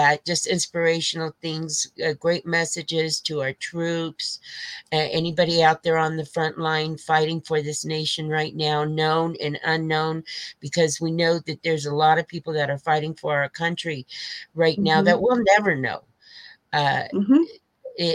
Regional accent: Colorado, United States; He brought me back home to my hometown in Colorado, in the state of Colorado, where I'm born and raised.

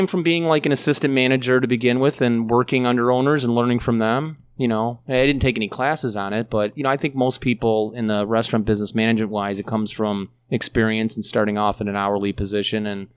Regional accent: Elmhurst, United States; because I grew up in Elmhurst

